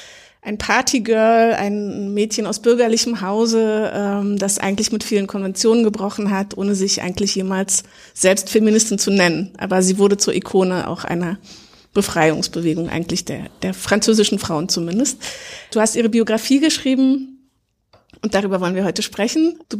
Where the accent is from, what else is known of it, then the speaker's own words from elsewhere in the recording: East Germany, Germany; Ich komme ja aus dem Osten.